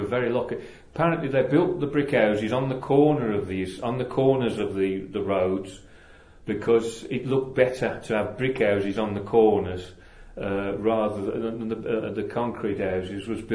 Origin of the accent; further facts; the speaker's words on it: Kingstanding, West Midlands, United Kingdom; born there; these people saw this family moving in from Aston, not knowing I was born in Kingstanding.